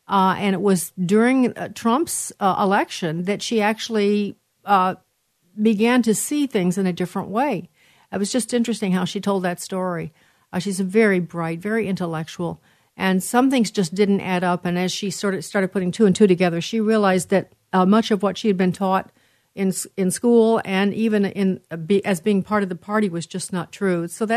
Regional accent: Chicago, Illinois, United States; That's my hometown, Chicago.

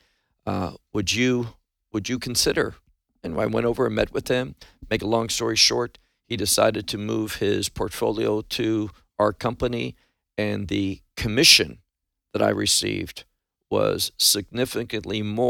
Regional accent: Chicago, Illinois, United States; moved away as an adult; also born or lived in Miami; now in Israel; Grew up in Chicago, and after I got married, we moved to Florida, to Miami. We were there for a number of years. But as I said, for the last 25 years, we've been in Israel

